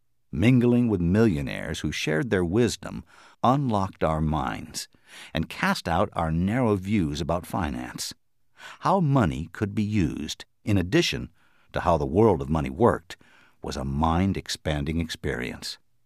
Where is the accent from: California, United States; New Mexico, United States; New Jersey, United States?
California, United States; Los Angeles; While I was growing up in Los Angeles, Terry was across the country in New York.